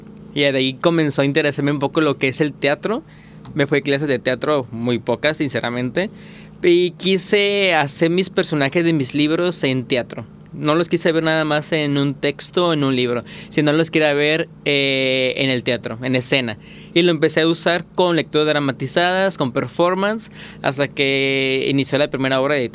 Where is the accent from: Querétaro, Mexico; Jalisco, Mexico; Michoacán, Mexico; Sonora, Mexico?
Jalisco, Mexico; Mascota; also born or lived in Ameca; now in Bahía de Banderas, Mexico; actualmente tengo 26 años, no soy originario de aquí, sino soy de Ameca, Jalisco, pero toda mi vida viví mascota y tengo aproximadamente unos 10 años viviendo en Bahía de Banderas